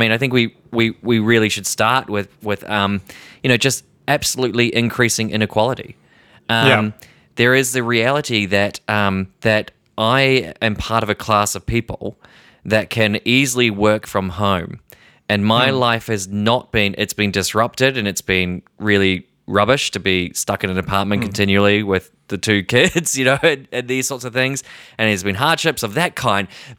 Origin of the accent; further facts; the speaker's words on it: Scotland, United Kingdom; You're Irish, I'm Scottish.